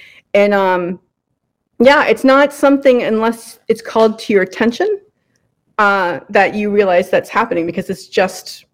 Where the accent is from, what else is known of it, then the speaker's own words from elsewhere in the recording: Boston, Massachusetts, United States; I'm from Boston. We swear a lot.